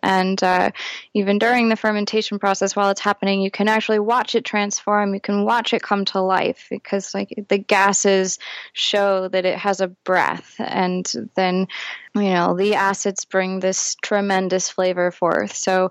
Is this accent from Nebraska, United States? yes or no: no; Houston, Texas, United States; also born or lived in Philadelphia / New York City; I grew up in Houston. I moved to Philadelphia and then New York City. At least those are the cities I spent the bulk of my youth and early 20s in.